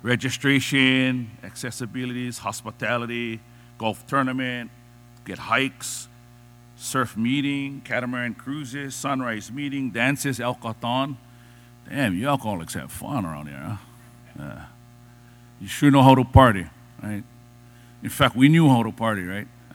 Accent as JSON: {"language": "English", "region": "Hawaii", "country": "United States", "said": "I am Hawaiian. I am Kanaka. I know where I'm from. I know my source."}